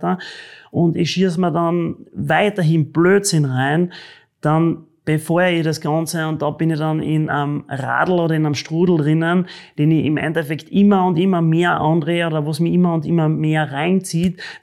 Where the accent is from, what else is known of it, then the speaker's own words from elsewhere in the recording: Austria; ich glaube, das ist bei uns in Österreich oder von wo ihr mir auch gerade zuschaut, nicht so schwer in Österreich sauberes, gutes Wasser zu kriegen.